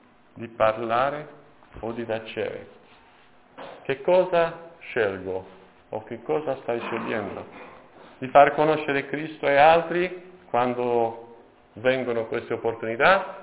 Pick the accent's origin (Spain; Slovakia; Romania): Romania; Italian is a second language; Non sono stati dei tempi facili per il paese da dove io provengo, dalla Romania.